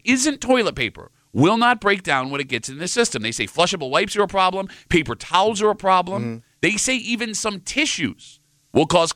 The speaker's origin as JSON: {"language": "English", "town": "Gates", "region": "New York", "country": "United States", "tie": "born or raised there", "said": "Yeah, because like I grew up in Gates."}